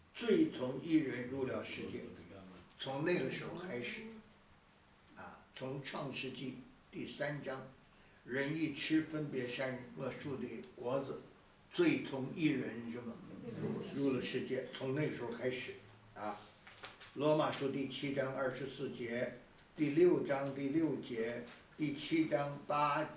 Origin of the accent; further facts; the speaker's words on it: China; 所以我们中国人呢，这个在外国讲不通的。